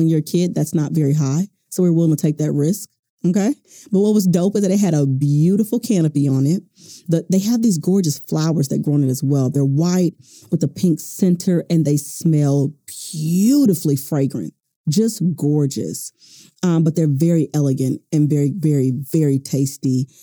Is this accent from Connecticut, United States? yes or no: no; Houston, Texas, United States; I've told you guys I was raised in Houston, and Houston has a very warm climate.